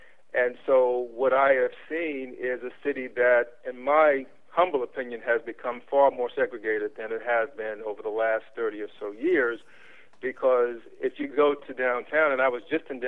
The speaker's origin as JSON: {"language": "English", "town": "Washington", "region": "District of Columbia", "country": "United States", "tie": "born or raised there", "also_born_or_lived": "Northern Virginia", "said": "Well, I'm a native Washingtonian, and I grew up specifically in Southeast Washington and lived there for the first 11 and a half years of my life, and then my parents moved the family out to Northern Virginia."}